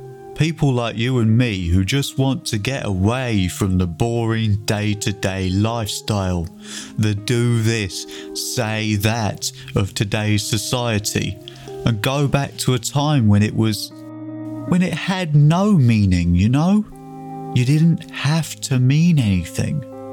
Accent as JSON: {"language": "English", "town": "Trowbridge", "region": "South West England", "country": "United Kingdom", "said": "I come from Trowbridge. I'm 43 years old, and I am a raving fanatic."}